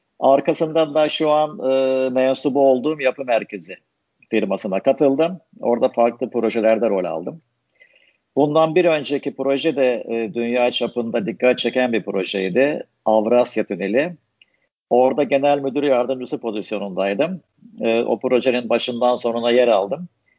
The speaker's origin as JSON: {"language": "Turkish", "region": "Kahramanmaraş", "country": "Turkey", "tie": "born there", "said": "Kahramanmaraş doğumluyum. Üniversite İstanbul'da okudum."}